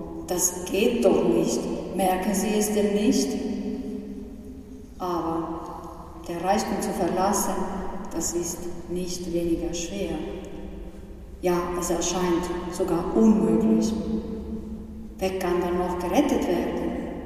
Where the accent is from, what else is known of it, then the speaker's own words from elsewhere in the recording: Milan, Lombardy, Italy; Und noch meine Gemeinde, wo ich herkomme, aus Mailand, die ist weniger bekannt